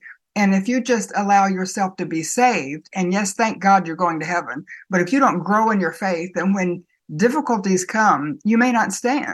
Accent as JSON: {"language": "English", "region": "North Carolina", "country": "United States", "tie": "born or raised there", "said": "When I was a girl growing up in Western North Carolina, every Sunday afternoon that Daddy was home, we'd hike to the ridge."}